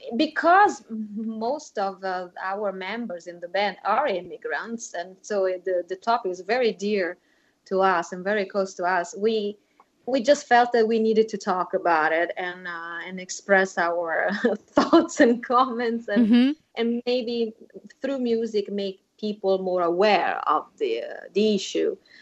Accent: Northeast Italy, Italy; born there; English is a second language; moved away; I was born in Italy, and I was born in the northeast of Italy from parents that immigrated from the south. So even though I was Italian, in that part of Italy, I was considered like a foreigner, because I didn't speak the dialect that they spoke there.

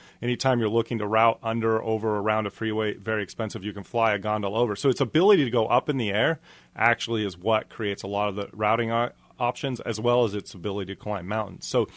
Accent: Austin, Texas, United States; In my hometown of Austin, we had that figure.

